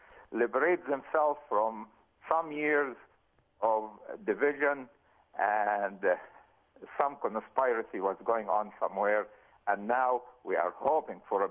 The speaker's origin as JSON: {"language": "English", "country": "Egypt", "lives_now": "Canada", "said": "Now, I am originally from Egypt. I live in Canada for the last 43 years."}